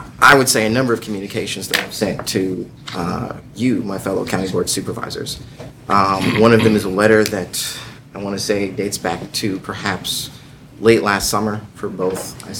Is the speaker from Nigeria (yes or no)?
no; Kenosha, Wisconsin, United States; And some of them, when I say, no, I'm from Kenosha, have the nerve to fight me and say, no, you're from Milwaukee.